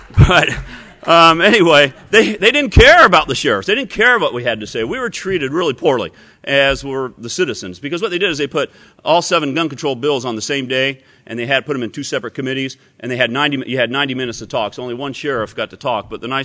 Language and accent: English; Colorado, United States; because I'm from Weld County, and the county seat's Greeley, and it's about 120 miles north of Colorado Springs.